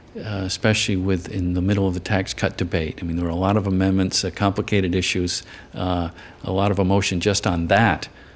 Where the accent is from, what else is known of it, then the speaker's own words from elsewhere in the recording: Rhode Island, United States; In Rhode Island, my home state, Governor Almond.